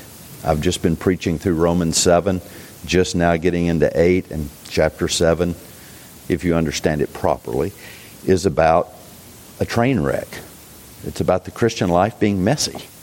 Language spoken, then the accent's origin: English; Gadsden, Alabama, United States; I grew up in Gadsden, Alabama. I didn't know any Presbyterians.